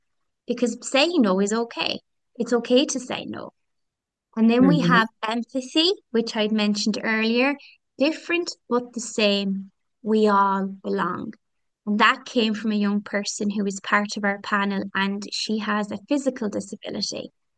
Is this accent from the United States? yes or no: no; Tuam, Connacht, Ireland; I'm from Tuam, which is a town just outside of Galway City